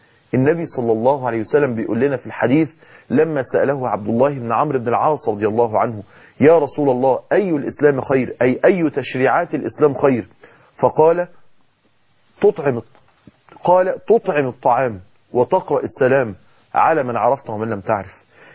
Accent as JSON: {"language": "Arabic", "country": "Egypt", "said": "بيعملوا شوربة عدس معروفة جدا عندنا في مصر, وينزلوا عند المستشفيات, مستشفيات جامعة المنصورة"}